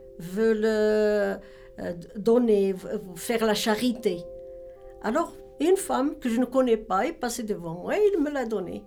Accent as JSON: {"language": "French", "country": "Morocco", "moved": "yes", "said": "je l'ai emmené chez moi au Maroc, puis je l'ai apporté ici."}